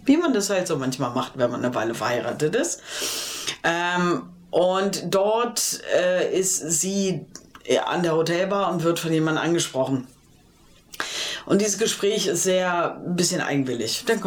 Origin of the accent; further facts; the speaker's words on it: Berlin, Germany; ich als Berlinerin, ich fand irgendwie schön, meine Stadt zu sehen. Ich mag ja mein Berlin hier.